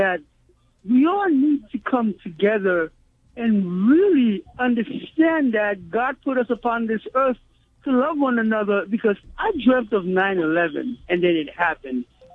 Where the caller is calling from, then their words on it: Manhattan, New York, United States; Well, I am calling from downtown Manhattan, Fulton Mall area.